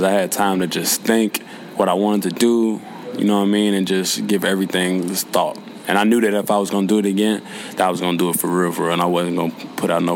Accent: Louisville, Kentucky, United States; I'm from Louisville, Kentucky. I'm 22 years old.

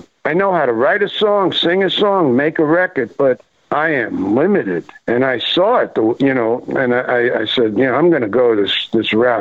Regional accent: Bronx, New York, United States; when I grew up in the Bronx, there's a little cathedral in the center of my Italian neighborhood

